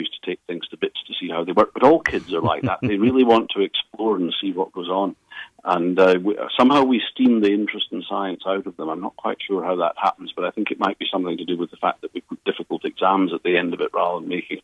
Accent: Scotland, United Kingdom; moved away; One of the nice things about being a Scot abroad is that you don't need to worry too much about the local politics

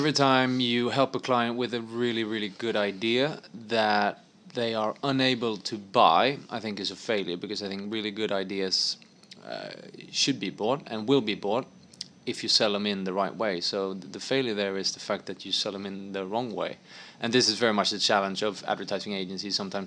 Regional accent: Stockholm, Stockholm County, Sweden; It's clean, it's close to water, which Stockholm is, my hometown, Stockholm, which I love because it's water close by.

